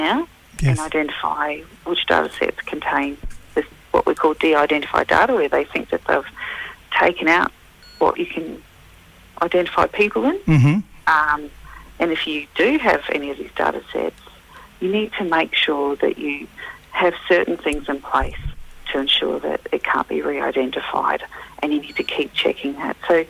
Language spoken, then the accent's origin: English; New Zealand; I am originally from New Zealand, and my husband is Māori from New Zealand as well.